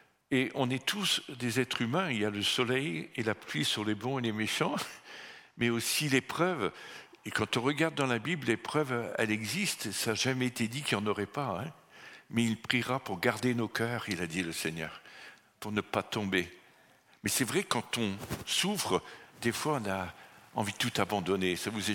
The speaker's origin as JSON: {"language": "French", "country": "France", "said": "Vous connaissez, je suis français"}